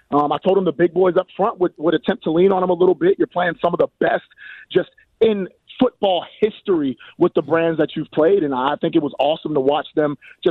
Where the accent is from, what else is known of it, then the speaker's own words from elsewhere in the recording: Maryland, United States; And even growing up in Maryland, I always knew that.